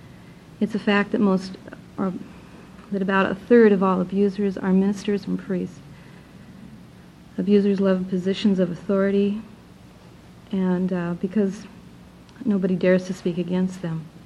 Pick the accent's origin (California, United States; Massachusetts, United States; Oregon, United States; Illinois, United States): Oregon, United States; Forest Grove; I'm from Forest Grove, Oregon.